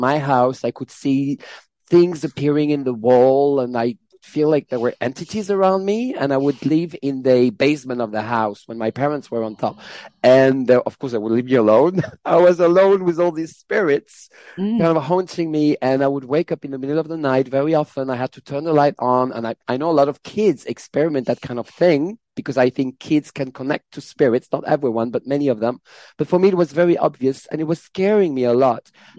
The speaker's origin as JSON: {"language": "English", "town": "Paris", "region": "Île-de-France", "country": "France", "tie": "born or raised there", "also_born_or_lived": "Strasbourg", "said": "So I was born in Strasbourg in the east of France, and then I moved to Paris. So some of it was in Strasbourg, then a lot of it was in Paris."}